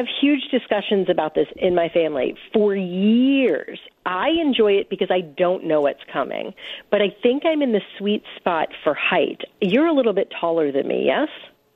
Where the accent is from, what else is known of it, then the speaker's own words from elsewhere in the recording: Chicago, Illinois, United States; I'm from Chicago. That's how we roll.